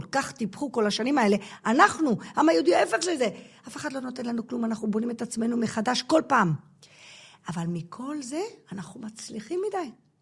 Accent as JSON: {"language": "Hebrew", "country": "Gibraltar", "tie": "born or raised there", "also_born_or_lived": "England", "moved": "as an adult", "lives_now": "Israel", "said": "אני מגיברלטר, גדלתי בגיברלטר, אמא שלי מתנג'יר, אני למדתי באנגליה, הכרתי את בעלי, שהוא משפחה שלו עיראקי, ואנחנו עלינו כזוג צעיר ב-2001"}